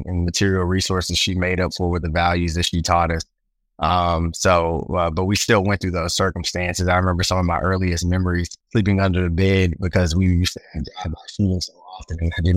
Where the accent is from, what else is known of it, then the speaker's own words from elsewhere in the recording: Shreveport, Louisiana, United States; born there; I was born in Cedar Grove here in Shreveport. It's one of the poorest communities and neighborhoods here.